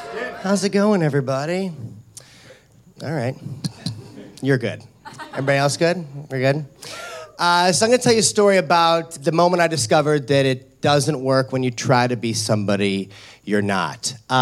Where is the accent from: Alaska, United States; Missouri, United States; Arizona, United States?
Missouri, United States; St. Louis; When I was 12 years old, I grew up in St. Louis, Missouri.